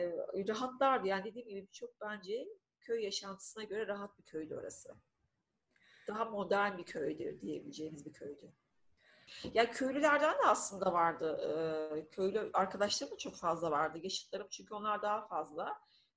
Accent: Büyükkale, İzmir, Turkey; İzmir'in Tire ilçesinin Büyükkale köyünde doğdum. Yani doğduğum köy gayet güzel bir köydü. Hani Ege'nin güzel bir köyüydü. Nahiye gibi bir yerdi zaten.

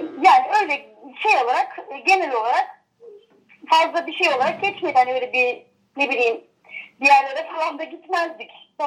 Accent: Kemalpaşa, İzmir, Turkey; Annem Uşaklı aslen. Babam buralı, Kemalpaşa doğumlu. Bir erkek kardeşim var, benden yaklaşık 2 yaş kadar, 1 yaş 8 ay kadar küçük. Yani hep burada yaşadık. Sadece gelin olduğum sürede Kırkağaç'a taşınıp 1 yıl kadar orada durdum. Daha sonra tekrardan eşimle birlikte iş nedeniyle buraya taşındık.

